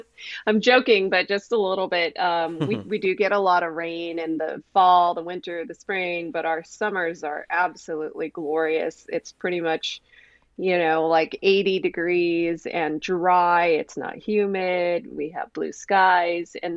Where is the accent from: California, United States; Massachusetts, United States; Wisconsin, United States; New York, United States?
California, United States; Hacienda Heights; So I grew up in Hacienda Heights. That is kind of essentially greater LA.